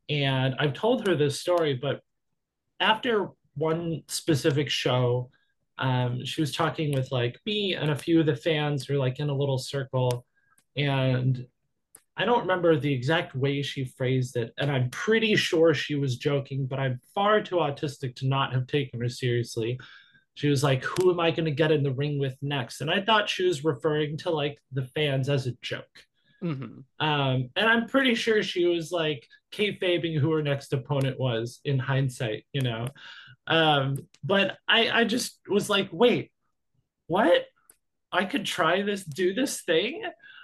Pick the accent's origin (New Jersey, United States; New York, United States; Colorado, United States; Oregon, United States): New York, United States; You know, I just moved here like 2 weeks ago. I'm from New York.